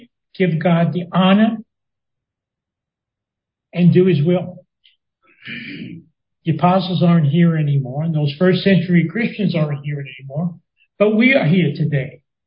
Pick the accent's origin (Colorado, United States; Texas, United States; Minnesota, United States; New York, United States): New York, United States; New York City; And when I was growing up in New York City, you had to stay with your family.